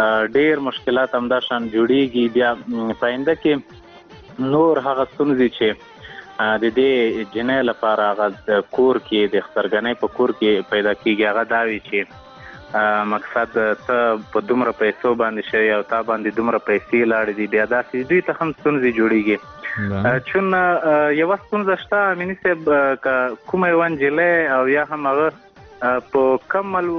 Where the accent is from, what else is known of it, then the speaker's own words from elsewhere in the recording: Paktia, Afghanistan; د همدې پکتیا مه خصوصا زمونږ په پکتیا ولایت کې دغه مشکلات زیات دي